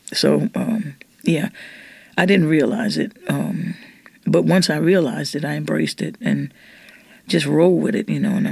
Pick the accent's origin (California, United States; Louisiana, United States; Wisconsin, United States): Louisiana, United States; New Orleans; I grew up in the Treme